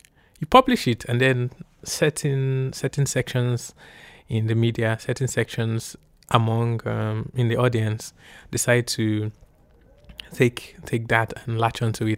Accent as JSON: {"language": "English", "country": "Nigeria", "said": "I'm not an expert, but I'm a Nigerian journalist"}